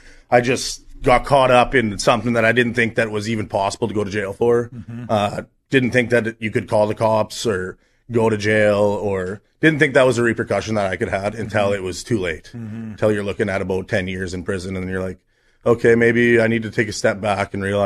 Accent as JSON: {"language": "English", "town": "Saskatoon", "region": "Saskatchewan", "country": "Canada", "tie": "born or raised there", "also_born_or_lived": "British Columbia", "said": "I was born in British Columbia, but all my life in Saskatoon."}